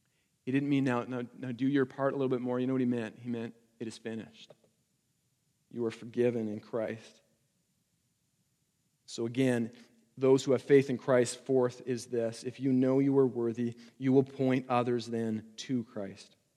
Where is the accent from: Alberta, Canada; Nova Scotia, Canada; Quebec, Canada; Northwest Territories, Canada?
Alberta, Canada; We've been in the Ontario area now for about 2 years. I came from Alberta, small town, found myself